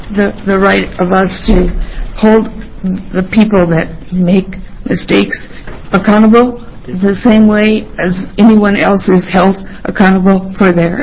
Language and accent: English; Albany, Oregon, United States; I'm from Albany, Oregon.